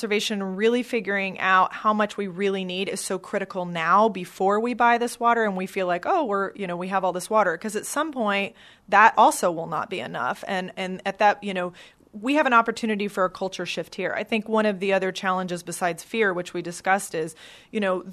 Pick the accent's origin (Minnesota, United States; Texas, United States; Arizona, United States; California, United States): Texas, United States; San Antonio; born there; I was born in San Antonio. I'm the last person that wants this town to run out of water.